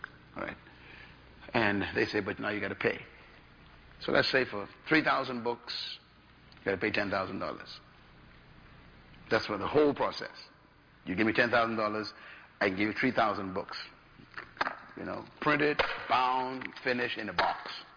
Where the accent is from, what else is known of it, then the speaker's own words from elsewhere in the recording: Bahamas; Oh, yeah, I'm from the Bahamas. I'm a crazy man.